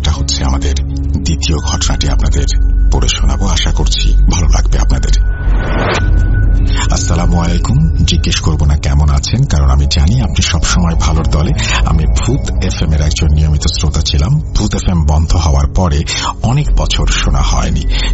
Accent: Singair, Dhaka Division, Bangladesh; আমার বাড়ি মানিকগঞ্জ জেলার সিংহাইর থানার একটি গ্রামে অবস্থিত।

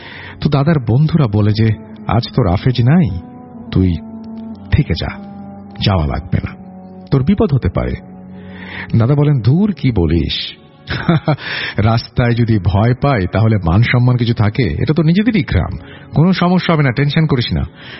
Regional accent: Daulatpur, Khulna Division, Bangladesh; now in Dhaka, Bangladesh; বর্তমান ঠিকানা মিরপুর, পীরেরবাগ, 60 ফিট, ঢাকা। আমার গ্রামের বাড়ি কুষ্টিয়া জেলার দৌলতপুর থানার বাহিরমাদি সদরঘাট গ্রামে।

